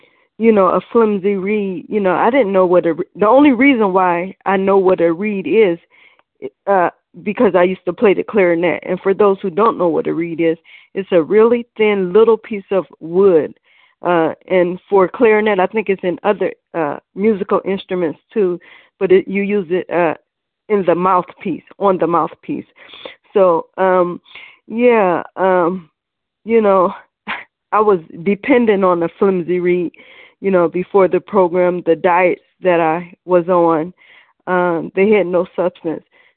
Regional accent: Cleveland, Ohio, United States; I'm from Cleveland, and I'm a compulsive overeater

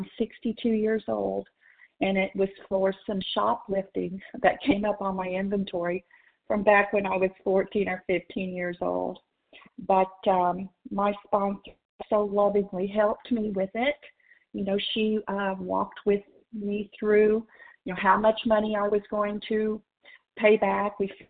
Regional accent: Oklahoma, United States; I am from Oklahoma

